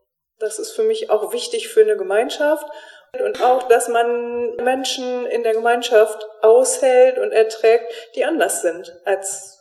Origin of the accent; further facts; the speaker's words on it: Leer, Lower Saxony, Germany; Ich komme aus Leer, ich bin Pastorin an der Christuskirche dort.